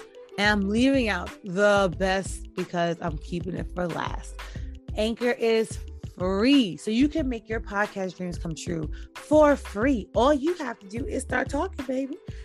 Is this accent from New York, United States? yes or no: yes; New York, United States; However, I'm a New Yorker. We all know this. I don't care. I don't live there. I haven't lived there in 7 years. But I grew up my whole life there. I am a New York sports girl.